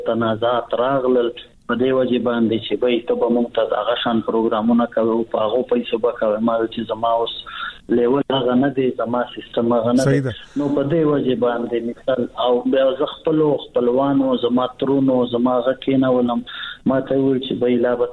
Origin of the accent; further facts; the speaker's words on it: Bannu, Khyber Pakhtunkhwa, Pakistan; زه خو بیسیکلی د بنو یم په بنو کې پیدا شوی یم په بنو کې لوی شوی یم بنو زمونگا ابائی علاقہ دا زمونگ دا پلار زمونگ دا نکنو جائیدادونه ټول بنو کې دي